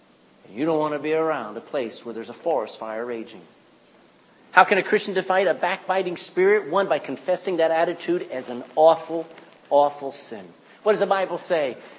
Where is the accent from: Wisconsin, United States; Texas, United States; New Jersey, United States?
Texas, United States; Back in my home state, in Texas, they've had 100,000 acres of fire burning over the last several months.